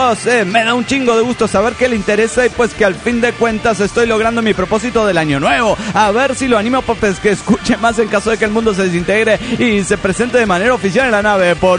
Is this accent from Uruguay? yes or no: no; Huancayo, Junín, Peru; Me encuentro ahora en Huancayo, mi ciudad natal, conocida como la ciudad incontrastable.